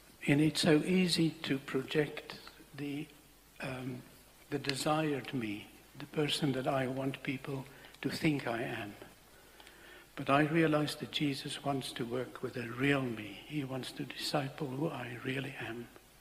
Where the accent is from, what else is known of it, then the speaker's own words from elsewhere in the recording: South West England, United Kingdom; I'm from Somerset.